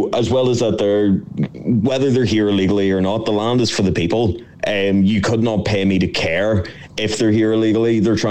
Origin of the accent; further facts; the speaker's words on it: Ireland; and I say we as the Irish people